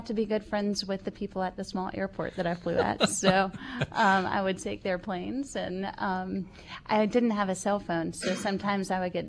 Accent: Alabama, United States; so my first idea was I grew up in Alabama

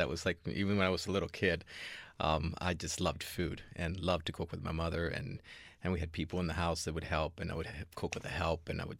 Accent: Caracas, Capital District, Venezuela; English is a second language; now in Miami, United States; I'm from Caracas, so I love the sea. I love to be by the ocean.

